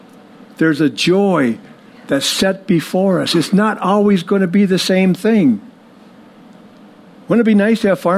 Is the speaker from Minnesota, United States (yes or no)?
yes; International Falls, Minnesota, United States; I was raised in International Falls. We saw 40 to 50 below several times.